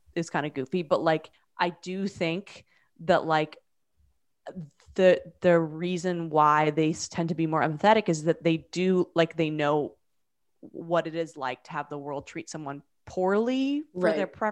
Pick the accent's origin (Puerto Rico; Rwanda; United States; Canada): Canada; as a Canadian, I am.